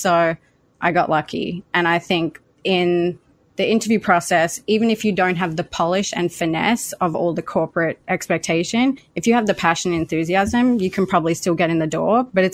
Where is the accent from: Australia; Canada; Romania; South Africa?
Australia; now in United States; In Australia, there's very few ways to actually make a livable wage centered around culture.